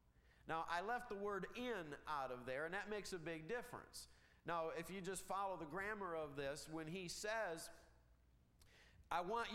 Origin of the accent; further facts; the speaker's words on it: Michigan, United States; I grew up in Michigan.